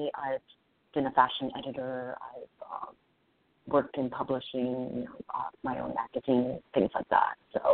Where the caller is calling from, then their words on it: East Coast, United States; I'm calling from the East Coast.